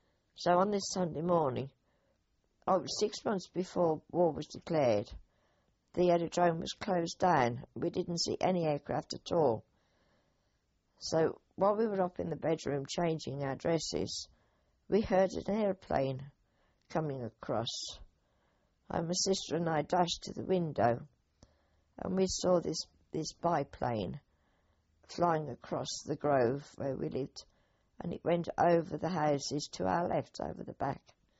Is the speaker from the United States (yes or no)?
no; Birmingham, West Midlands, United Kingdom; born there; I was born in Nichols in Birmingham, and according to my mother and my birth certificates, it was on the 17th of November 1927 at number 12 Little